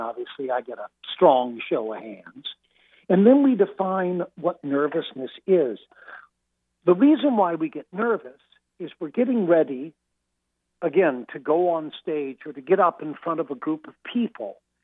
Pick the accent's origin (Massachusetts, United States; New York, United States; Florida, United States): Massachusetts, United States; Boston; born there; Well, I really I am a New Englander. I've lived in Boston since I was 16. I was born in Boston, and I like being here, and I love being in the great state of Maine.